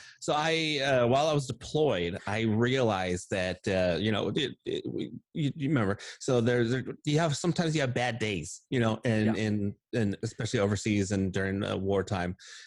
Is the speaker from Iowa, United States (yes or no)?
yes; Iowa, United States; moved away as an adult; also born or lived in Florida / Los Angeles; So I moved to Florida. I'm originally from Iowa, and then got out the Army, moved to Florida. Spent a couple years back in Iowa to be closer to family.